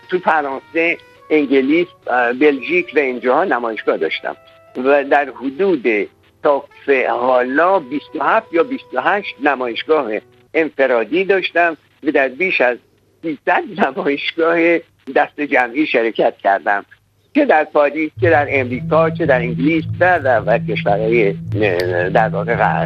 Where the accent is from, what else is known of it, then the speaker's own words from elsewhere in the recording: Iran; خب من در ایران زاده شدم و در اونجا پرورش شدم و در اونجا با اون فرهنگ مربوط بودم